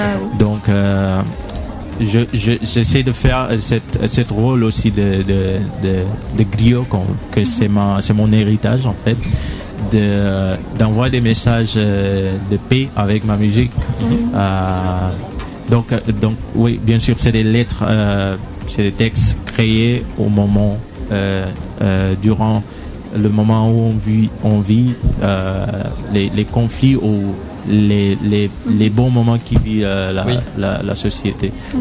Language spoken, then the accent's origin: French; Senegal; first language Mandinka; French is a second language; En fait, le Sénégal, la langue nationale, c'est le wolof. Mais moi, ma langue maternelle, c'est le mandingue.